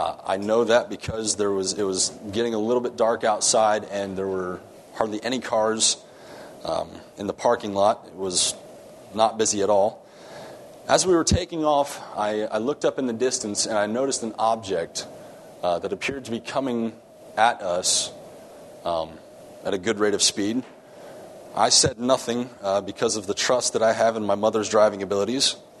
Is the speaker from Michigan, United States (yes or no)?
yes; Michigan, United States; moved away as an adult; I was born in Michigan. I was raised there my entire life until 18 years of age.